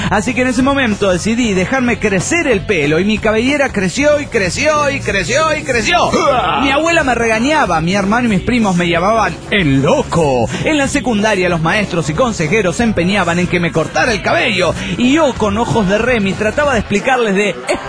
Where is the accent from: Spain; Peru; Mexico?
Mexico; Puebla; de Puebla, México.